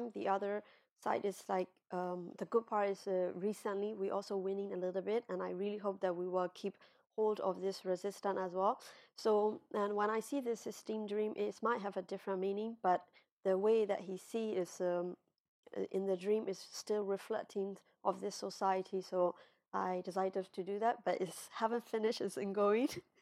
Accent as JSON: {"language": "English", "country": "Myanmar", "second_language": "English", "lives_now": "Europe", "said": "I'm an artist from Myanmar, I arrive, I do this kind of feminist art in Europe"}